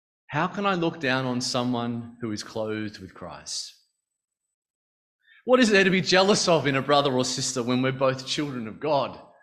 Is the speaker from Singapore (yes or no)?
no; Australia; So I am an Australian male full-time worker.